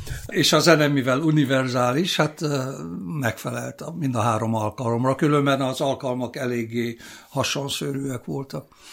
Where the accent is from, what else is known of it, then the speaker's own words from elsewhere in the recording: Oradea, Bihor, Romania; de én is nagyon büszke vagyok arra, hogy bihari gyerek vagyok, és Nagyváradon születtem